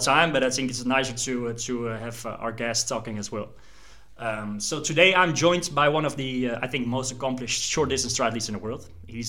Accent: Almere, Flevoland, Netherlands; now in Girona, Spain; I recently turned 30 years old. I was born and raised in Almere in the Netherlands, and I've been living in Girona for the past 2 years now.

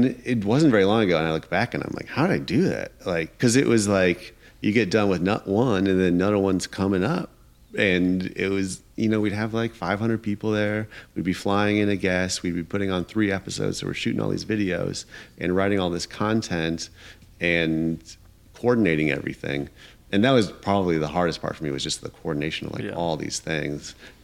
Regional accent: Iowa City, Iowa, United States; So like we did one in Iowa City, Iowa, my hometown last year.

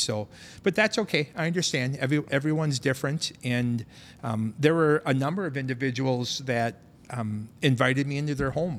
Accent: Winona, Minnesota, United States; also born or lived in Fountain City, Wisconsin; Fortunately, you kind of touched on the fact that I'm from Winona. I've been born and raised in this area my entire life. For a few years, I lived over in Fountain City, Wisconsin, because it was cheaper.

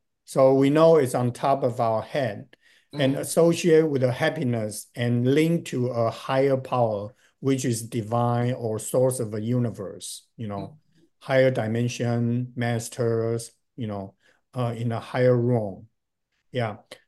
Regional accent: Taiwan; because I'm from Taiwan, so hopefully one day I get to go there too, you know.

